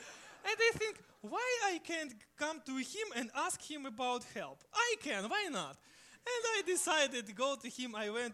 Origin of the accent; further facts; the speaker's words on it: Ukraine; English is a second language; I am from Ukraine, but I have present for you from Ukraine.